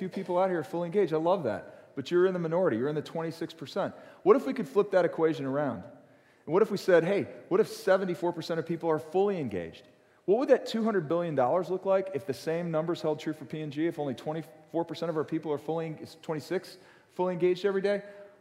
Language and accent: English; Detroit, Michigan, United States; So I grew up in Detroit, Michigan. My mom and dad both worked for the Ford Motor Company.